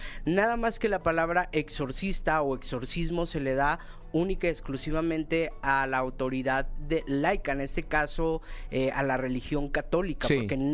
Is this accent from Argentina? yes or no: no; Guadalajara, Jalisco, Mexico; Soy de Guadalajara.